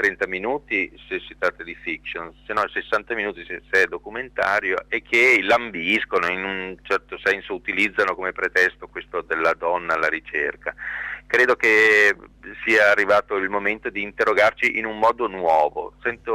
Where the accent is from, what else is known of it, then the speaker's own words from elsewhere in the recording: northern Italy, Italy; Io non sono toscano, sono del nord, però